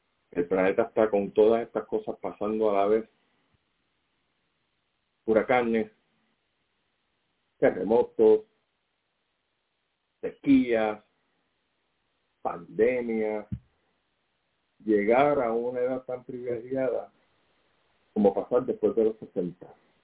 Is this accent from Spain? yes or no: no; Puerto Rico; Nosotros como buenos puertorriqueños